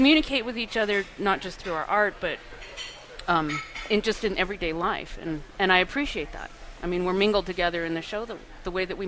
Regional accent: United States; I'm American. For better or worse, I am an American.

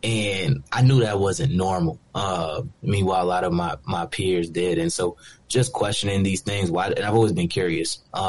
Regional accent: Maryland, United States; I'm from Montgomery County. I went to Blake High School. So very predominantly black high school.

